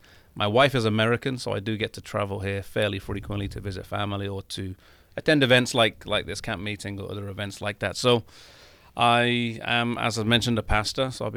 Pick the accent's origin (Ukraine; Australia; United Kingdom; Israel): United Kingdom; England; also born or lived in United States; I am from England. As you mentioned, the accent, though it's not the strongest English accent, as a few people do let me know. I lived in America for about 10 years on and off. I studied here, then I worked here. But I live in England.